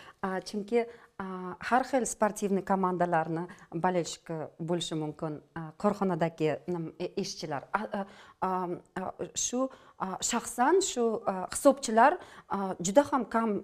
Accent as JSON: {"language": "Uzbek", "town": "Samarkand", "region": "Samarkand Region", "country": "Uzbekistan", "tie": "born or raised there", "also_born_or_lived": "Bukhara / Tashkent", "said": "Asli bizam Buxorolik. Men Buxoroda tug'ilganman, lekin Samarqandda o'sganman. Keyin Toshkentga ko'chganmiz. Ishlar bilan, o'qishlar bilan Toshkentga ko'chganmiz. Dadam bilan oyjonim Buxoroga tug'ilib o'sganlar."}